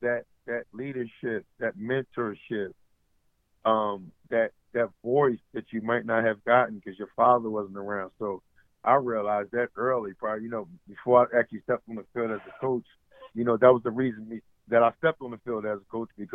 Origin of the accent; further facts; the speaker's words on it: Philadelphia, Pennsylvania, United States; I'm from South Philly.